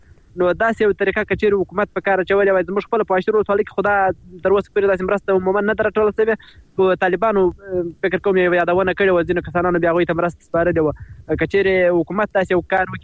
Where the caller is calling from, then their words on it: Helmand, Afghanistan; ما د هلمند ولایت د واشیر ولسوالۍ